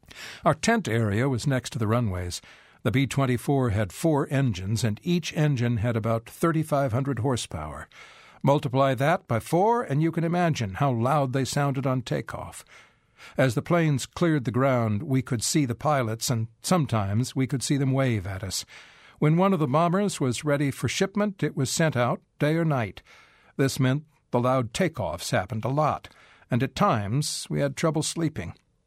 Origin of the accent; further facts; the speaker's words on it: Baraboo, Wisconsin, United States; My barber was from Wisconsin, and after he found out I was from Baraboo, he just gave me a nice crew cut.